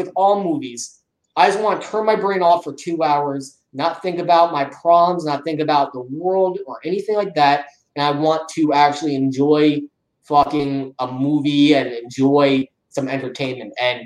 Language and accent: English; Emerson, New Jersey, United States; I grew up in Emerson, New Jersey.